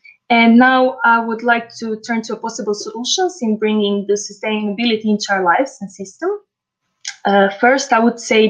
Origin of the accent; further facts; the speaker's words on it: Croatia; English is a second language; I am from Croatia.